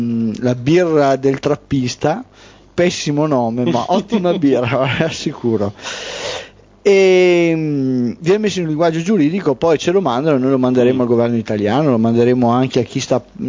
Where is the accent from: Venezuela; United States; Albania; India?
United States; sono americano e quest'anno insegno storia delle religioni in Lituania.